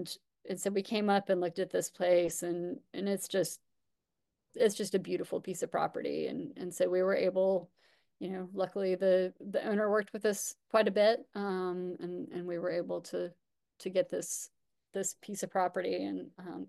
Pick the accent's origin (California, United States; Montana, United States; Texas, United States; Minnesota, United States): Montana, United States; I'm from Montana. I'd never heard of Clemson before.